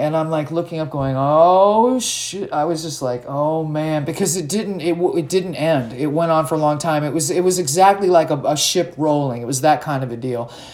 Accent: California, United States; I'm a Californian. We did have an earthquake yesterday

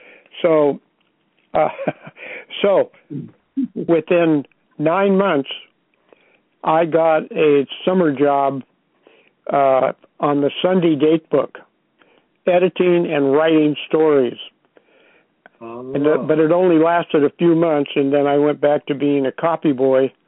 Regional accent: California, United States; I grew up in Napa Valley, and when I was 10 years old, my father told me, I'm going to teach you the hardwood floor business.

